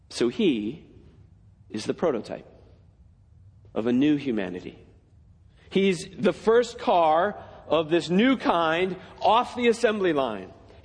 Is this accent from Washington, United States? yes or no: no; Massachusetts, United States; I grew up out in Massachusetts, and I remember going to the, believe it or not, Boston Auto Show.